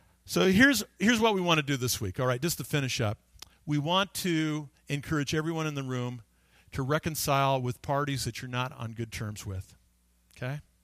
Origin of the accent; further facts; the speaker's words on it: Phoenix, Arizona, United States; I had a childhood friend. We grew up in Phoenix together.